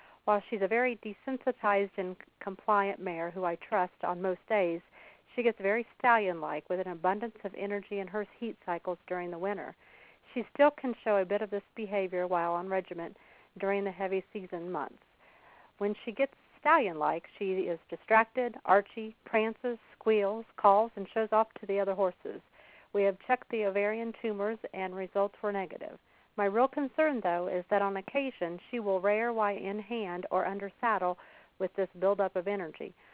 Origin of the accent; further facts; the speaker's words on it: Shirley, Indiana, United States; I'm from Shirley, Indiana, and we're just about 30 miles east of Indianapolis.